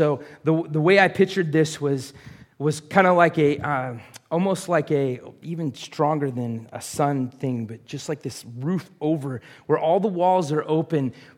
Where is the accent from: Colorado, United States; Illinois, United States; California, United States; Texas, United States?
California, United States; Atascadero; the little town that I grew up in Atascadero, which is just north on the 101, lots of like big hills to climb.